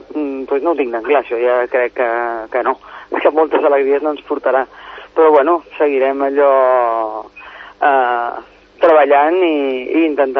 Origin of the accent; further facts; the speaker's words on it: Catalonia, Spain; i mira que sóc catalana fins a la mèdula, i només catalana